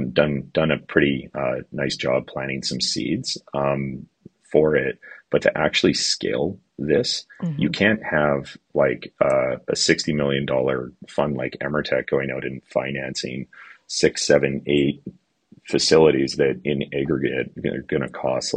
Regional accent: Canada

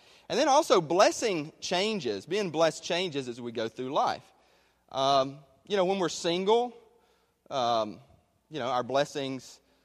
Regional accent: Mississippi, United States; I just have a flashback to the church that I was raised in up in North Mississippi

